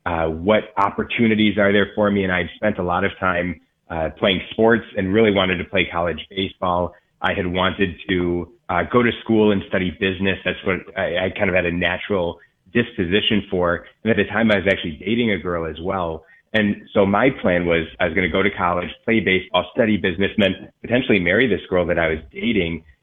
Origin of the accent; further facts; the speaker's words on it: Ann Arbor, Michigan, United States; I grew up in the Ann Arbor area and grew up in a great Catholic family.